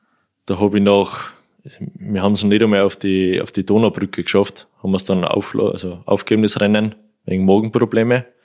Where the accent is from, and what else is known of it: Kuchl, Salzburg, Austria; born or raised there